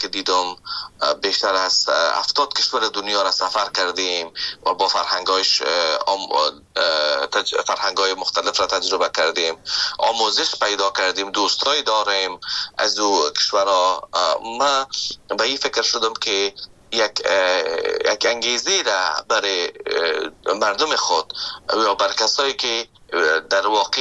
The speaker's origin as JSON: {"language": "Persian", "country": "Afghanistan", "moved": "yes", "lives_now": "Canada", "said": "من از افغانستان به کانادا آمدم که ده ها یا هزارها کیلومتر فاصله است"}